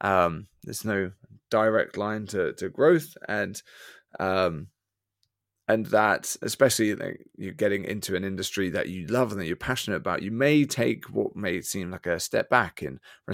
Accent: United Kingdom; And well, it's because I'm British, right?

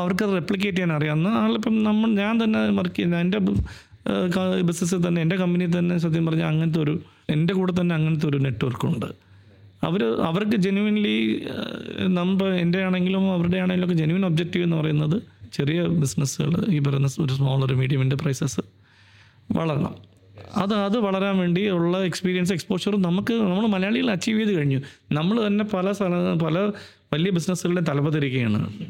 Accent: Thiruvananthapuram, Kerala, India; വളരെ ഞാൻ തിരുവനന്തപുരത്ത് ജനിച്ച് വളർന്ന് ജീവിച്ച ആളായതുകൊണ്ട് എനിക്ക് വളരെ സന്തോഷമുള്ളൊരു കാര്യമാണ്.

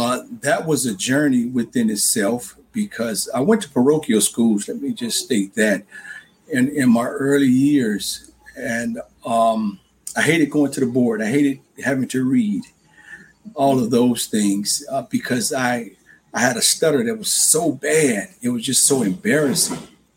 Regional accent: Chicago, Illinois, United States; I was born in Chicago, Illinois.

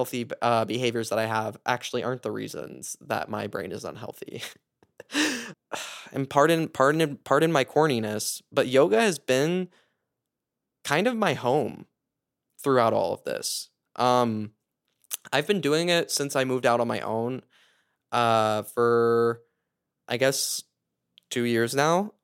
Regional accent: Midwest, United States; I'm going to pack up all of my stuff and drive it all to my hometown, back in the Midwest.

